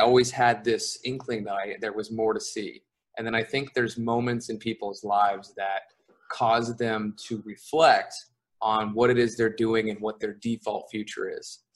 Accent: California, United States; now in Mexico; I am an American. I'm from California, but I live in Mexico. I've lived in Mexico for most of the past year and a half or so, but over the past 2 years, I've lived in about 15 different countries.

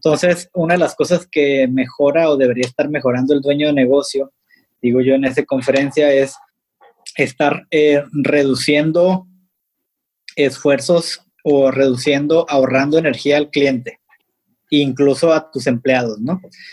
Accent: Mexicali, Baja California, Mexico; now in Tijuana, Mexico; Soy de Mexicali, pero tengo como 30 años acá.

